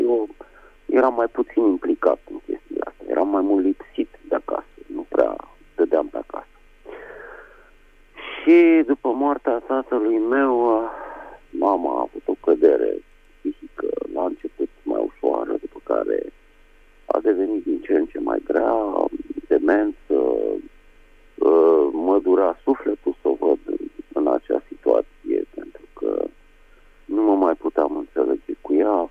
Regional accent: Bucharest, Romania; din București

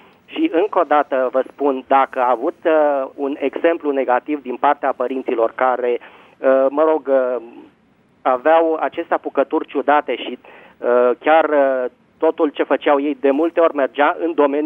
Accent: Bucharest, Romania; din București.

